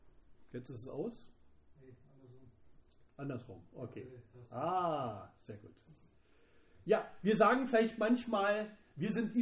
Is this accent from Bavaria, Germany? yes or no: no; Berlin, Germany; ich komme aus Berlin, ich bin im Ostteil Deutschlands aufgewachsen, in der ehemaligen DDR.